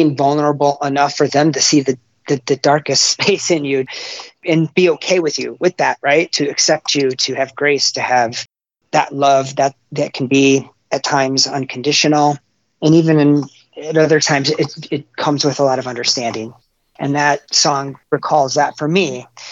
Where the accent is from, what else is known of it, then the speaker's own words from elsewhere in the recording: United States; I would probably say that's true as an American.